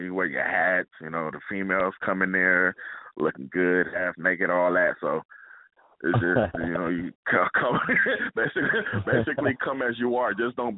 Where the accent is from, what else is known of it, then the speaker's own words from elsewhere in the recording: Las Vegas, Nevada, United States; also born or lived in New York, United States / California, United States; Like, I'm from New York or whatever, but, you know, I was raised out here from in high school in Vegas, then I went to Cali for college and all that.